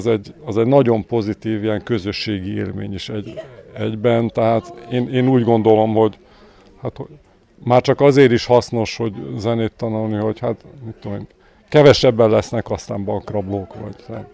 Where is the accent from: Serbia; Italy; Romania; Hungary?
Hungary; Kiskunhalas, Bács-Kiskun; mivel elszármaztam ugye Halasról, és tulajdonképpen ahol fölnőttem, az a környezet nagyon radikálisan megváltozott.